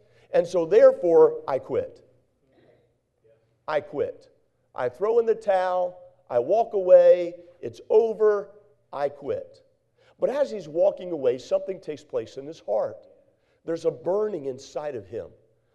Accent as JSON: {"language": "English", "region": "Northeast", "country": "United States", "said": "I came from the Northeast."}